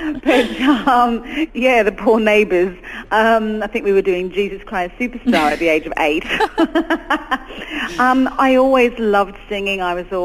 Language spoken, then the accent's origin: English; Australia; I'm originally from Australia.